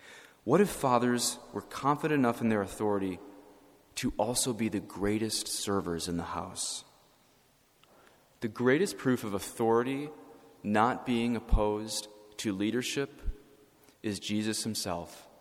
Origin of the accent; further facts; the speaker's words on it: Colorado, United States; I was living in Colorado. It's my home state.